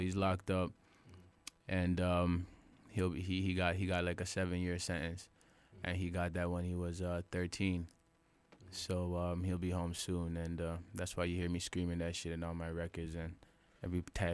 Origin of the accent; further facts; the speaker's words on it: Toronto, Ontario, Canada; It's in the west end of Toronto. And I mean, south side of Jane Street, that's where I'm from, you know. It's one of the most, like, you know, impoverished parts of Toronto. I mean, it's all metro housing